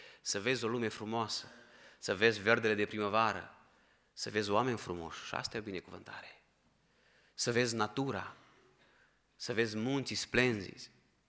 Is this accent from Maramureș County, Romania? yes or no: yes; Sighetu Marmației, Maramureș County, Romania; now in Ukraine; Eu sunt din Sighetul Marmației, ca să știți de unde să mă luați. Dacă mă scap, să mă iertați, avem un accent un pic mai ales că acum de o vreme trăiesc în Ucraina, într-o mică parte a Ucrainei unde sunt români, 20-30 de mii de români